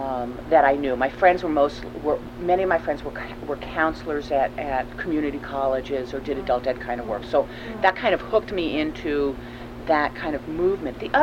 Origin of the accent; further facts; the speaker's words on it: New York, United States; And I come from an activist kind of background. I grew up Jewish in New York